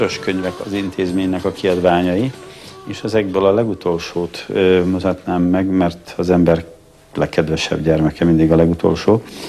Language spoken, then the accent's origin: Hungarian; Szombathely, Vas, Hungary; Az idegen nyelvek már korán, gyerekkoromban Szombathelyen fölkeltették érdeklődésemet, hiszen még mi a családban magyarul beszéltünk